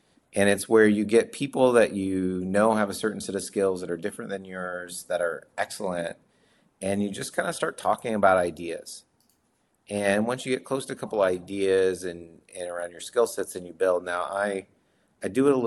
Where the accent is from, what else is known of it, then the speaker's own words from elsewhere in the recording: Oklahoma, United States; I tried a couple times even from home in Oklahoma. I'm originally from Oklahoma.